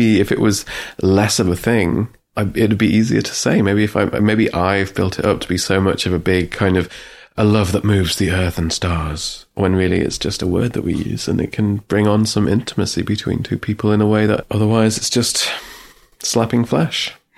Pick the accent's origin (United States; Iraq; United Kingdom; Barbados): United Kingdom; England; I'm English.